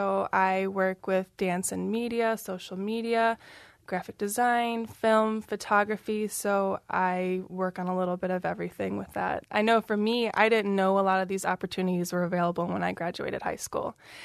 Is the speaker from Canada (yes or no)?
no; Michigan, United States; someone like me, who's been born and raised in Michigan her whole life